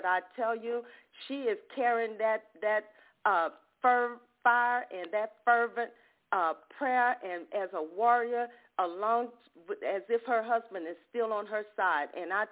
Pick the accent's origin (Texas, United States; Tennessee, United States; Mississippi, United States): Mississippi, United States; This woman of God is a native of my home state. She's from Monticello, Mississippi